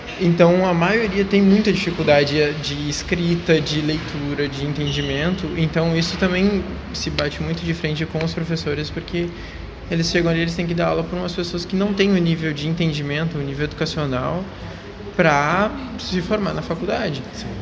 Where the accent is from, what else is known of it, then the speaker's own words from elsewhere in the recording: Canguçu, Rio Grande do Sul, Brazil; E eu me criei no campo, em Canguçu, Piratini, em assentamentos, então nas regiões.